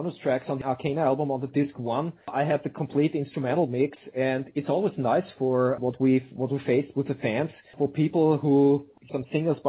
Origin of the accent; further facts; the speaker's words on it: Austria; okay, we're from Austria, we have to bring in this or bring in that.